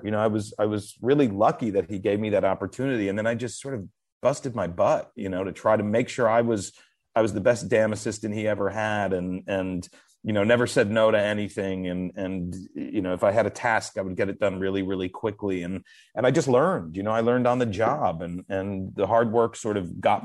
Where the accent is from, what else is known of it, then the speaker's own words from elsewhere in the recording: New York City, New York, United States; I was sort of like a wayward youth in New York City. I was from New York, but I was working in a restaurant